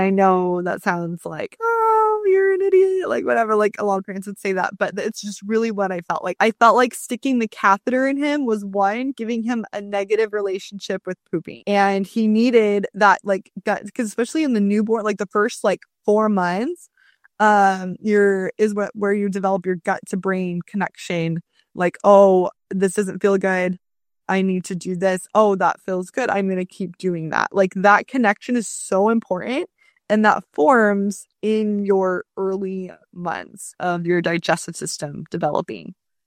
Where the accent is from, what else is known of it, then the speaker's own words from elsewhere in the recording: Arizona, United States; I'm from Arizona and I have like a team of naturopathic doctors in Arizona.